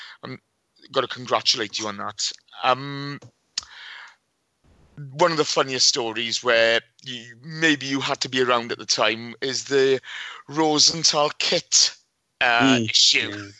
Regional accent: Wales, United Kingdom; I'm not a London boy. I'm not English. I'm a Welshman.

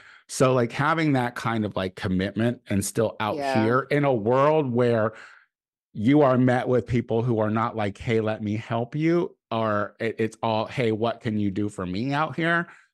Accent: Clinton, Illinois, United States; I'm from Clinton, Illinois. That's my hometown, which is 20 minutes from fucking Bloomington.

